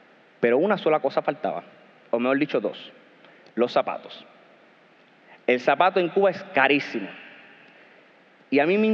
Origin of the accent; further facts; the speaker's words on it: Puerto Rico; sí, soy de Puerto Rico y soy maestro